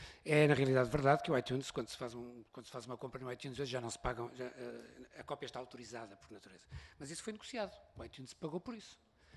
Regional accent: Porto, Portugal; no Porto, onde nasci e onde sou natural.

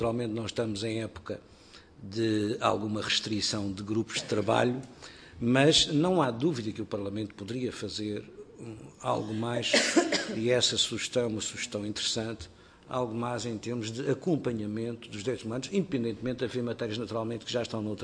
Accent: Portugal; pelo excelente trabalho que têm feito, como portuguesa, nestas matérias

